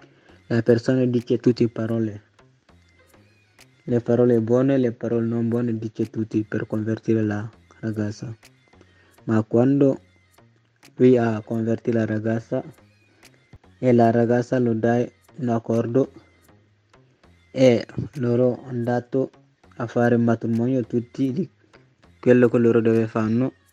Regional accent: Senegal; Italian is a second language; vengo dal Senegal.

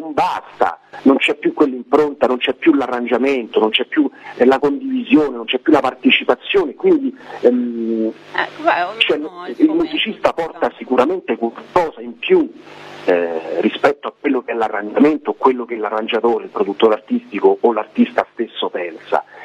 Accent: Roviano, Lazio, Italy; io dovete sapere che non sono di Roma, io vengo da un paesino ad est da Roma, a una cinquantina di chilometri da Roma, un paesino che si chiama Roviano, di 1500 persone

